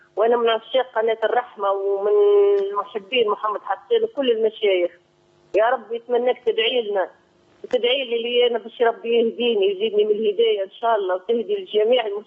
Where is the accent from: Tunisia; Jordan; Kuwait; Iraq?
Tunisia